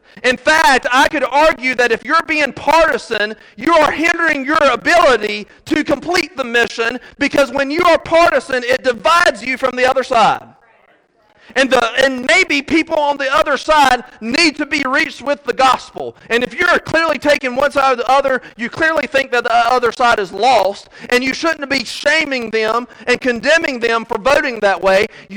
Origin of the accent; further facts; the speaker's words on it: United States; Growing up in Randolph County, I understood that one party was good and the other party was bad.